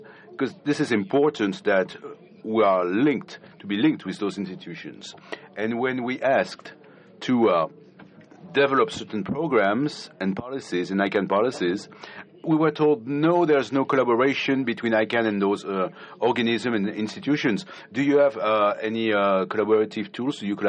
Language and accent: English; Mali; I'm from Mali